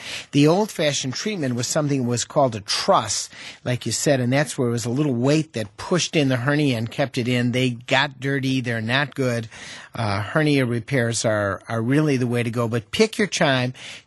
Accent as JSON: {"language": "English", "region": "Wisconsin", "country": "United States", "said": "I mean, I'm from Wisconsin."}